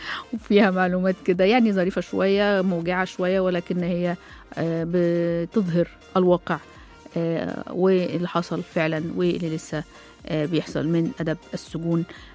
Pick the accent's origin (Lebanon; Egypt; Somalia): Egypt; إحنا كمصريين، نحن نشوف سجن فائق الأدمية على فكرة